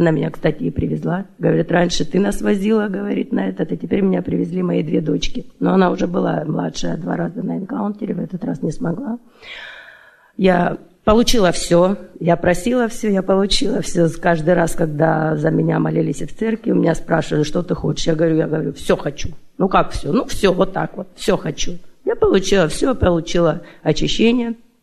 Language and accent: Russian; Vancouver, Washington, United States; Я из Ванкувера, Вашингтон.